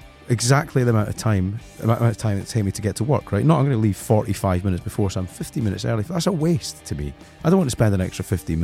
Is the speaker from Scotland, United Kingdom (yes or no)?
yes; Scotland, United Kingdom; now in London, United Kingdom; Well, yeah, I scare people speaking to them as a Scotsman in London.